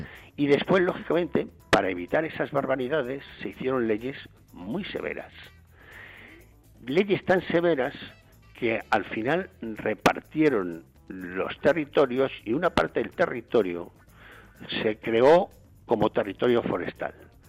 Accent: Villaviciosa de Odón, Community of Madrid, Spain; en Villaviciosa de Odón

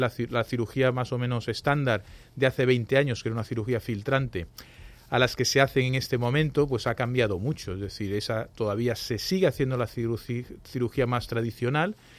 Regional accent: Galicia, Spain; Como soy gallego, tengo que decir depende, ¿no?

